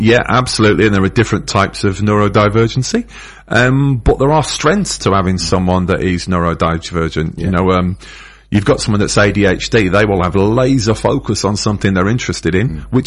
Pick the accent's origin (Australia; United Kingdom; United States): United Kingdom; Manchester, North West England; growing up in Manchester in the late 70s, mid-80s